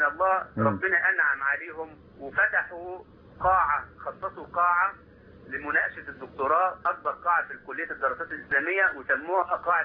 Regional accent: Egypt; مع أننا عايشين في مصر ومع الانشغال الشديد اللي احنا فيه إلى الآن عندنا حاجة تربينا عليها في الريف المصري بتاعنا حاجة اسمها الموسم

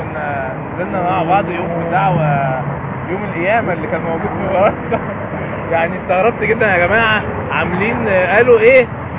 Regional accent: Egypt; عندنا في مصر

